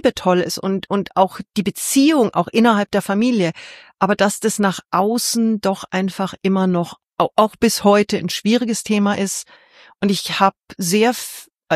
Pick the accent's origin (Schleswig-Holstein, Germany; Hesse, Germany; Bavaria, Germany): Bavaria, Germany; Munich; born there; Geboren in München als eineiger Zwilling in sehr bescheidenen Verhältnissen